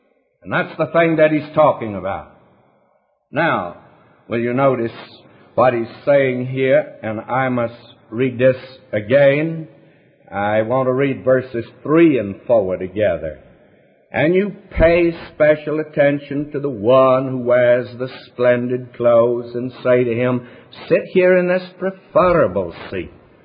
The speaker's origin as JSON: {"language": "English", "region": "the South", "country": "United States", "said": "I'm a Southerner, but I want to say this to you."}